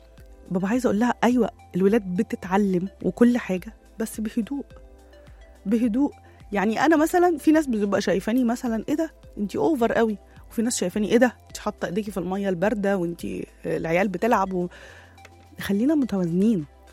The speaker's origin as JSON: {"language": "Arabic", "country": "Egypt", "said": "ونقعد بقى نعمل جروبات يعني خارجية بقى يبقى فيها شوية حاجات من اللي إحنا بنحبهم كده كمصريين"}